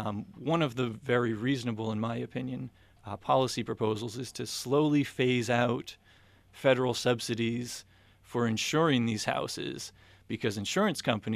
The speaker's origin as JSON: {"language": "English", "region": "Rhode Island", "country": "United States", "said": "I can say also, Marco, that I'm from Rhode Island myself, so I appreciate this problem."}